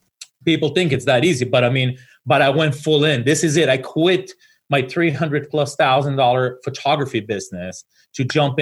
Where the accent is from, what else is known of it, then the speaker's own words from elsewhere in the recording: Israel; English is a second language; moved away as an adult; now in United States; I've been in this country for 24 years now. I moved here from Israel when I was 21.